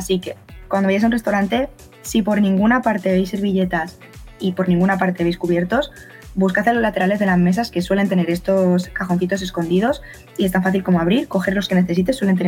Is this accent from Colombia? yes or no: no; Spain; Nosotros como españoles, pues la primera vez que lo ves dices, no me acerco ahí